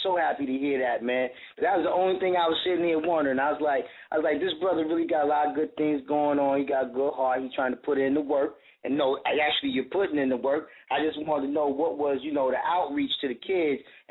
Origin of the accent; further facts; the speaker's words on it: Alabama, United States; Yeah, I'm from Alabama. I understand.